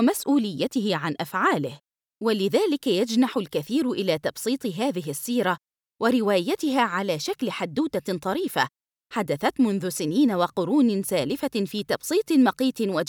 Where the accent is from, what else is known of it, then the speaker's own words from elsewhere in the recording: Jeddah, Makkah Province, Saudi Arabia; والمحبة لوطني ومدينتي جدة